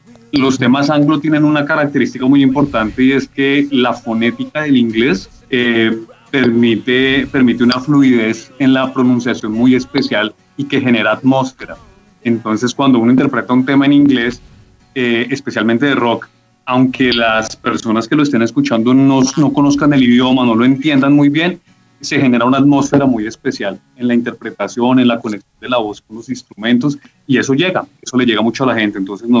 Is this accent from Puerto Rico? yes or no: no; Bogotá, Colombia; now in Girardot, Colombia; Yo soy bogotano, pero pues ya llevo 7 años viviendo acá